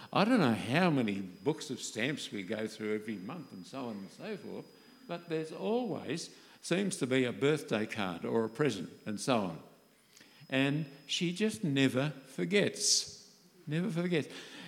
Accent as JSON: {"language": "English", "town": "Bankstown", "region": "New South Wales", "country": "Australia", "tie": "born or raised there", "said": "I remember brother and sister Budgeon when I was growing up in the Church of Christ in Bankstown."}